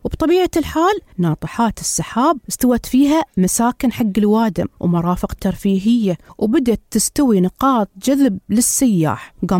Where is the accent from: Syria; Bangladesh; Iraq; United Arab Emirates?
United Arab Emirates; في بلادنا الإمارات